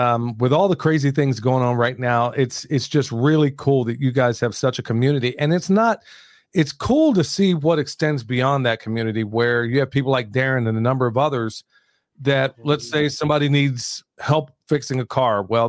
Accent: Midwest, United States; I grew up in the Midwest, and I'm used to seeing the sunrise and the sunset every single day.

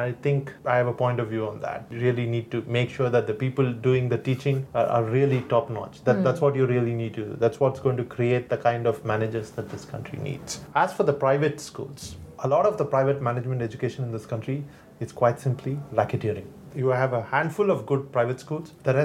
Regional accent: Tamil Nadu, India; I'm from Tamil Nadu. First 17 years of my life I spent in the state.

